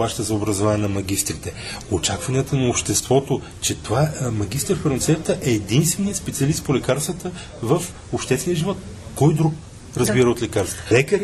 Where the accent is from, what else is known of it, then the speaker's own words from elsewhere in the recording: Petrich, Blagoevgrad Province, Bulgaria; now in Sofia, Bulgaria; Аз съм от Петрич. Аз живея в София в момента.